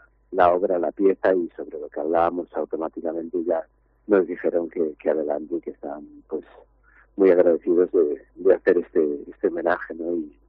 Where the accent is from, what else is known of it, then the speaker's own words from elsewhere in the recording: Ferrol, Galicia, Spain; Pues mira, yo soy de Ferrol, y yo empecé con muy pequeño, con 7, 8 años empecé